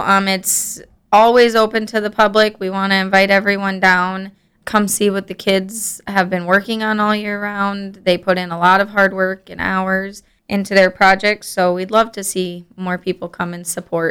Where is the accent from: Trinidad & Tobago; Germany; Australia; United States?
United States; Yankton, South Dakota; I'm from here.